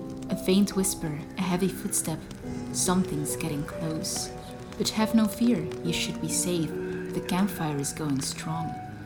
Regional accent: Belgium; I am your co-host to They Come Before Dawn. I am currently 27 years old, and I'm from Belgium, just like Lawrence.

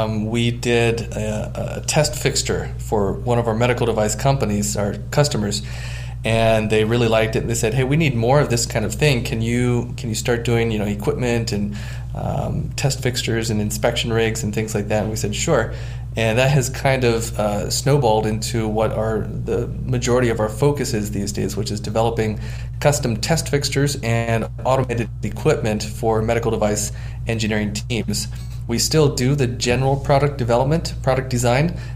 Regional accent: Hawaii, United States; I grew up in Hawaii surfing, and Pipeline is a very famous beach on the north shore of Oahu.

